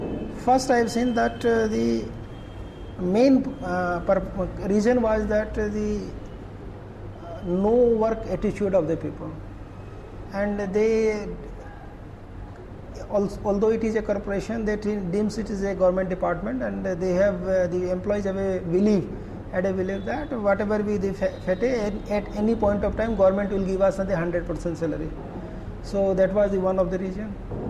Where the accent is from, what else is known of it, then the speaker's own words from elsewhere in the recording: Assam, India; I was born and brought up in Assam only. And I joined the Assam Civil Service in 1983.